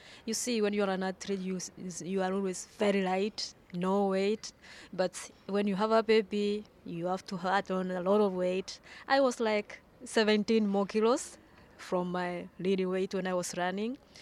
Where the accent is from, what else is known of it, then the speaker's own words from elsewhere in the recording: Kisii, Kisii County, Kenya; born there; I was born in Kisii, that's around western Kenya, but I train in Nairobi, Ngong Hills.